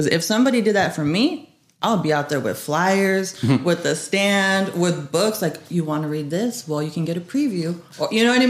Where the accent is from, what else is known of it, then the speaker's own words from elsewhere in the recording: San Leandro, California, United States; now in Buckeye, United States; I was born in San Leandro.